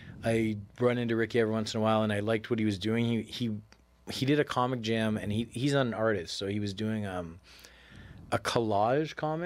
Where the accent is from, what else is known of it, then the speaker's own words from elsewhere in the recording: Scarborough, Ontario, Canada; Where I grew up in Scarborough, Ontario, is a really, really ghetto building, very run down, really poor people. And it was this big apartment building.